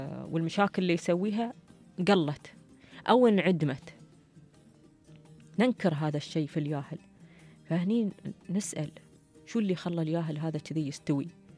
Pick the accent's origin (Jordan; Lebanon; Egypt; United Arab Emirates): United Arab Emirates; نحن كأسرة إماراتية